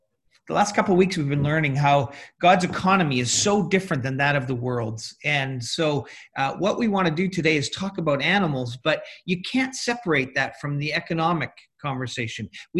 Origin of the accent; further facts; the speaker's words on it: Winnipeg, Manitoba, Canada; I grew up in Winnipeg for a little while. I went to a school called MBCI. That was my high school.